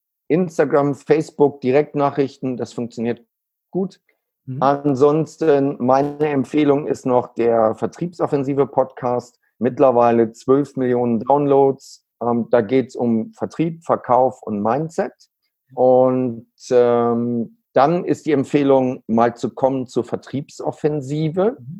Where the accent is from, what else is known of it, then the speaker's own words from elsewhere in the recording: Neuss, North Rhine-Westphalia, Germany; born there; Aber ich bin in Neuss geboren